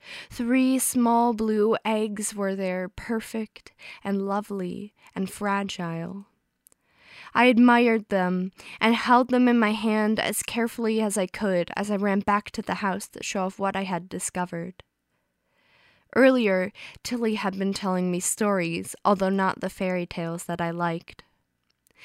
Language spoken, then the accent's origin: English; Netherlands; now in Traverse City, United States; I live in Traverse City, Michigan, but I am originally from the Netherlands.